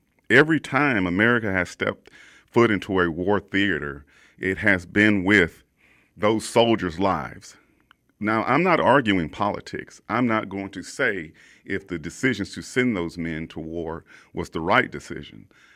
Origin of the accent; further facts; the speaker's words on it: Hillsdale, United States; one of my best friends in all the world that I grew up with in Hillsdale, Desi King, retired as a major.